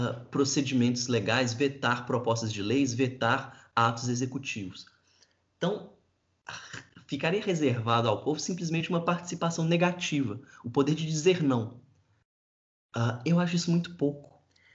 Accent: Brazil; Talvez porque eu sou brasileiro, né?

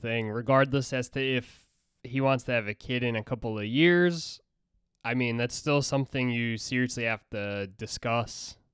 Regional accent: Scotland, United Kingdom; Well, I'm Scottish, so there you go.

